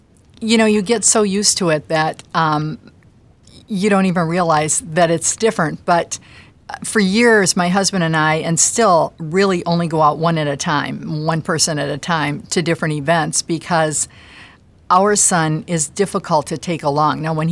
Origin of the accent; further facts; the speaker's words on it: Minneapolis, Minnesota, United States; moved away as an adult; also born or lived in Chicago; Well, we're transplanted here from the Chicago area. Well, actually from Minneapolis by way of Chicago area.